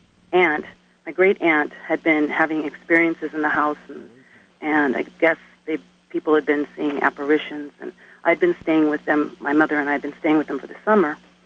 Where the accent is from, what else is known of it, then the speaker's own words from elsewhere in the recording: Oregon, United States; I'm from Oregon.